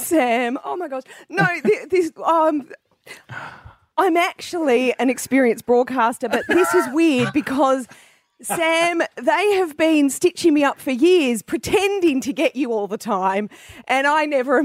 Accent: Melbourne, Victoria, Australia; growing up in Melbourne

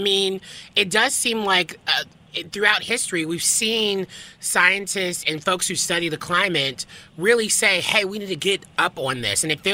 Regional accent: the South, United States; because I'm someone from the South

